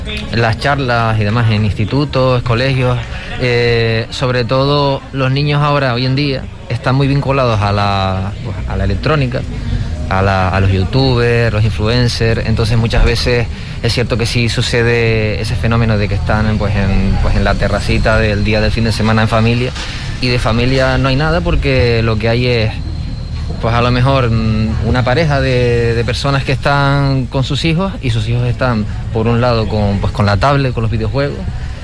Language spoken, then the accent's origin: Spanish; Tenerife, Canary Islands, Spain; Soy de Tenerife, pero vamos, quizás alguno me diga.